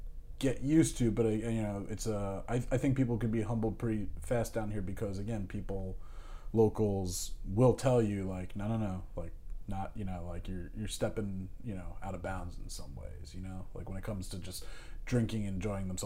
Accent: New Jersey, United States; I mean, I grew up in New Jersey. I am a Jersey boy. I might not have a thick accent.

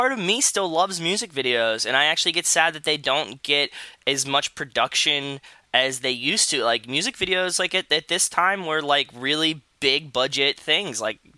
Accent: Pittsburgh, Pennsylvania, United States; I grew up in Pittsburgh, so she was a local star

